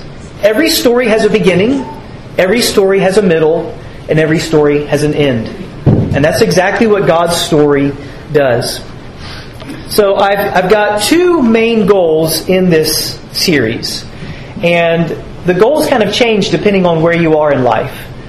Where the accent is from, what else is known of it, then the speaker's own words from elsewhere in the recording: Georgia, United States; I grew up in Georgia